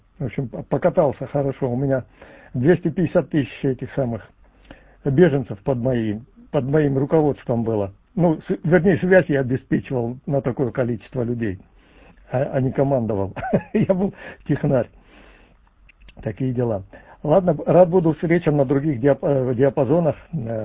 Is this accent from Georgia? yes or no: yes; Georgia; moved away; А так я, как я уже говорил, я родом из Грузии.